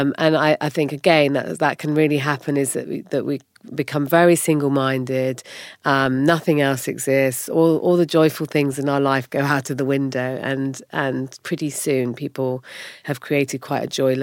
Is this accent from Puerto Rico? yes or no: no; Germany; I grew up in Germany. I ate a lot of sauerkraut.